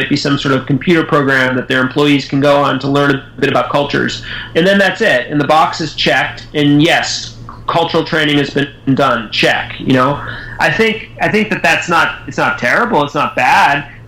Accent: United States; I grew up in the United States. I did not have a multicultural background at all.

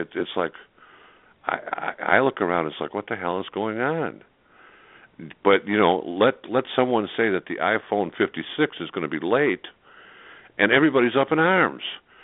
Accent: Chicago, Illinois, United States; born or raised there

